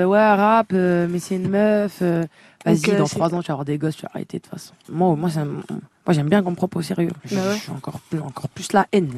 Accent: Nanterre, Île-de-France, France; Moi, je suis originaire de Nanterre

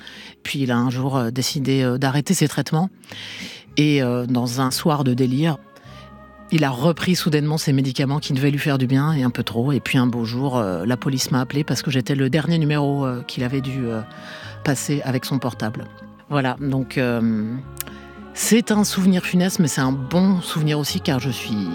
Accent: Épinal, Grand Est, France; Je suis en prépa, en hypocagne, au lycée Henri Poincaré à Nancy, donc c'est pas très loin de ma ville natale, Épinal.

